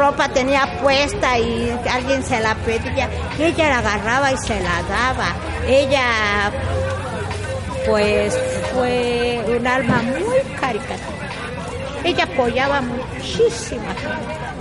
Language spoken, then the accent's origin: Spanish; Oaxaca, Mexico; Si no, nosotros somos acá del Valle, somos acá de Oaxaca